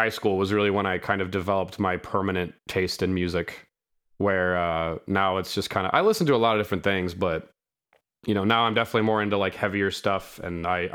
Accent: Sacramento, California, United States; I'm from Sacramento, California.

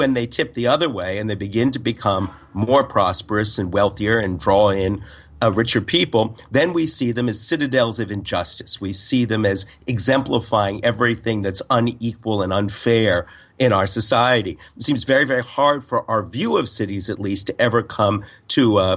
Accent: Canada; moved away as an adult; now in New York, United States; When I came to New York from Canada on a bus with my then-girlfriend, now wife of many years

